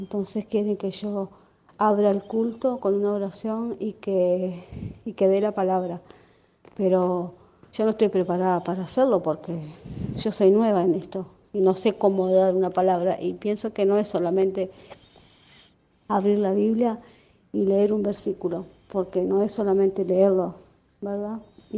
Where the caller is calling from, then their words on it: Montevideo, Uruguay; de Montevideo, Uruguay.